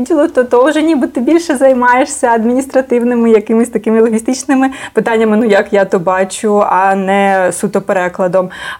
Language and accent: Ukrainian; Zaporizhzhia, Zaporizhzhia Oblast, Ukraine; тому що я із Запоріжжя, якось в Запоріжжі не можу сказати, що в моєму колі спілкування чи в колі спілкування батьків були перекладачі